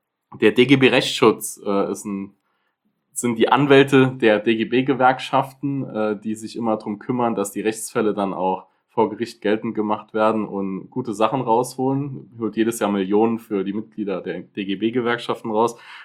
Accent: Neunkirchen, Saarland, Germany; aus meiner Heimatstadt, das möchte ich auch mal positiv erwähnen, in Neunkirchen im Saarland

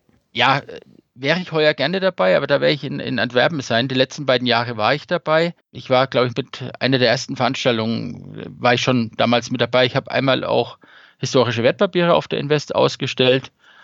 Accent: Bavaria, Germany; Bayern, ja, schönes Bundesland. Ich bin ja eigentlich Franke. Ich lebe ja hier fast schon im Exil.

